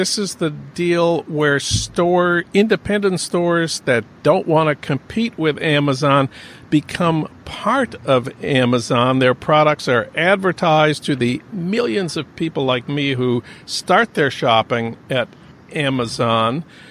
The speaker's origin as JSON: {"language": "English", "town": "St. Paul", "region": "Minnesota", "country": "United States", "tie": "born or raised there", "said": "That's news from my hometown of St. Paul."}